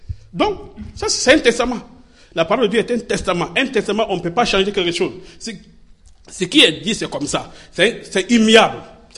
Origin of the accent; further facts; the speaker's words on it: Burkina Faso; Chez nous au Burkina, quand tu parles de l'encre, les gens ne connaissent pas.